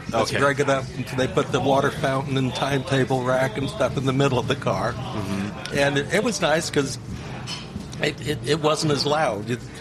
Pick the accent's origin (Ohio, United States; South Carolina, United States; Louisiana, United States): Ohio, United States; Cleveland; And just side note that I grew up in Cleveland